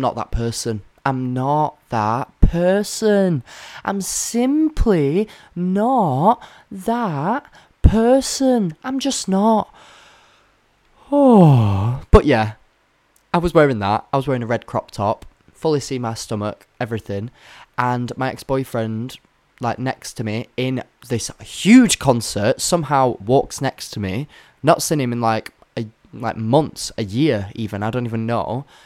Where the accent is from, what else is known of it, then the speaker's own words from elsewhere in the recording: New Zealand; really loving the fact that I'm a Kiwi?